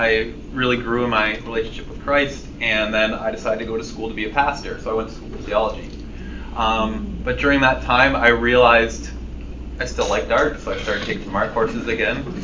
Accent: Hamilton, Ontario, Canada; I'm from Hamilton, Ontario, Canada.

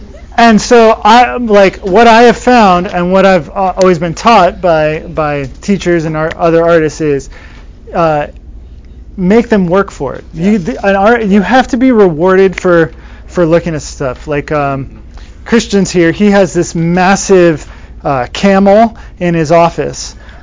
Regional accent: Michigan, United States; I grew up in Michigan and anyone ever been to Frankenmuth?

